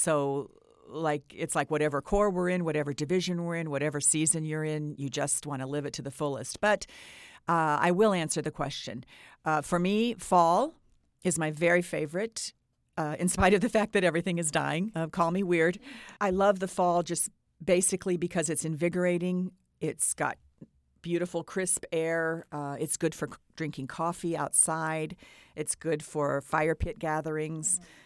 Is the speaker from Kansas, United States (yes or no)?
yes; Kansas, United States; I'm from Kansas, and we had some pretty terrific rainstorms there, thunderstorms.